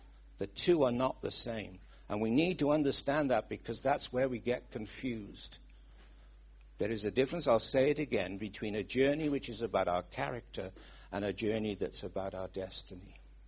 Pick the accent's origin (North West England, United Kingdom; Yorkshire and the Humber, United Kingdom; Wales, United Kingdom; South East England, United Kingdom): Wales, United Kingdom; accent: Welsh; Oh, I see my Welsh accent.